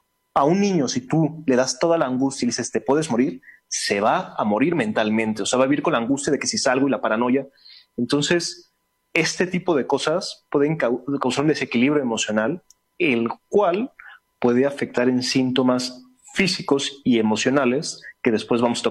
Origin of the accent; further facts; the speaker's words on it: Mexico; si actuamos como mexicanos juntos, nos va a ser mucho más sencillo salir adelante